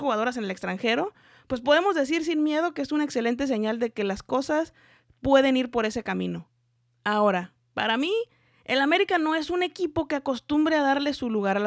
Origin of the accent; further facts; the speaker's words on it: Mexico; yo soy chiva de corazón y chola de nacimiento. Pero antes de eso, pues soy una mujer mexicana